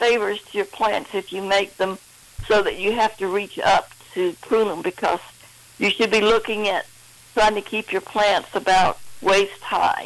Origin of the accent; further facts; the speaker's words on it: the South, United States; I grew up in the South and we have stuff blooming all the time. Even in the middle of winter, we have camellias blooming